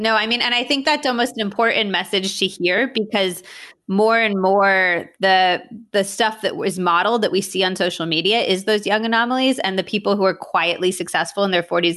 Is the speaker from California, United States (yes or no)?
yes; California, United States; now in New York, United States; I'm from California. I live in New York now. And I'm always like, should I move back to California